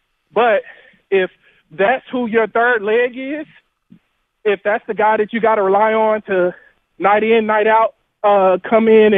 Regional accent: Houston, Texas, United States; I'm from Houston, Texas.

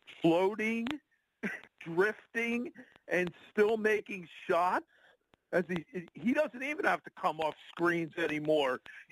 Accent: Philadelphia, Pennsylvania, United States; And I grew up in Philly, too.

